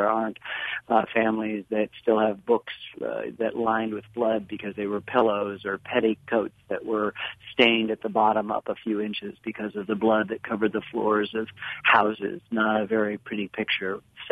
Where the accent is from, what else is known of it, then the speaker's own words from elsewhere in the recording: Ann Arbor, Michigan, United States; I'm a Michigander, and I grew up in Ann Arbor.